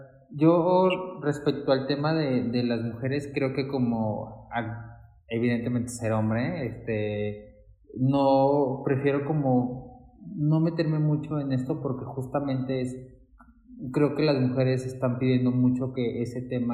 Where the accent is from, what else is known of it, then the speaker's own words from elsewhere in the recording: Arandas, Jalisco, Mexico; now in Mexico City, Mexico; yo tampoco soy de aquí, de la Ciudad de México. Yo soy de un pueblito que se llama Arandas, que está en los Altos de Jalisco.